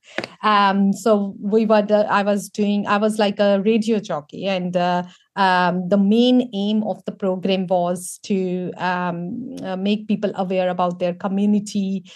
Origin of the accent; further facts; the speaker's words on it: India; now in New Zealand; I came to New Zealand in 2015. I'm from India